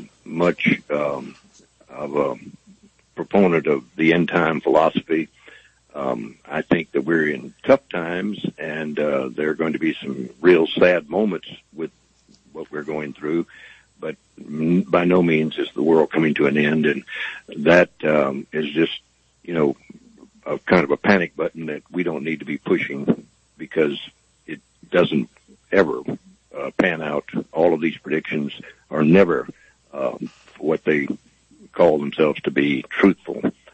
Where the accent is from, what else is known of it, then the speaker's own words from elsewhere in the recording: Opelousas, Louisiana, United States; I do know that Paul in Opelousas is speaking from my hometown, and there's some beautiful churches in that community and some beautiful people there, and I wish them well.